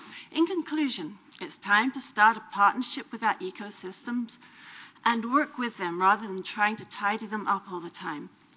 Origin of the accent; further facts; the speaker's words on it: England, United Kingdom; Well, I grew up in England, where it was natural to have flowers in your lawn.